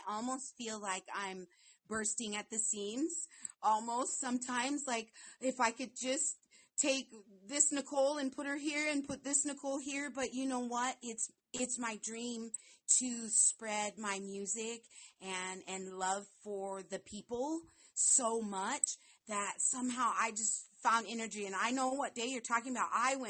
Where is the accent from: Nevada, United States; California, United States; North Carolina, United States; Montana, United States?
Montana, United States; I'm from Montana, you know, with all of the controversy that's been with … I'm black